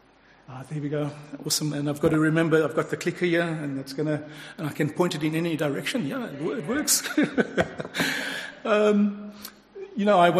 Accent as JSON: {"language": "English", "country": "South Africa", "moved": "yes", "lives_now": "Australia", "said": "I don't come from Australia. I come from South Africa. My wife and myself, we're from South Africa originally."}